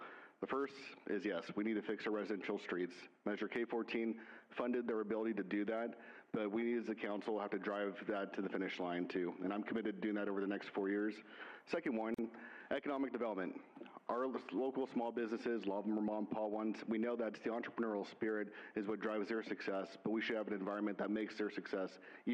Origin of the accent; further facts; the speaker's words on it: Grover Beach, California, United States; I'm born and raised in Grover Beach. I've graduated from Grover High School.